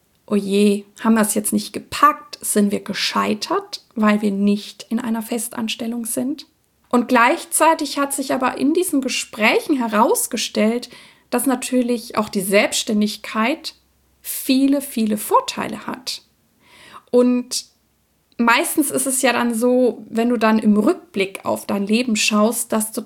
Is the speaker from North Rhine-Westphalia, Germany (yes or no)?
no; Bavaria, Germany; ich bin ja in Franken groß geworden und habe auch an der Nürnberger Oper Kinderrollen gesungen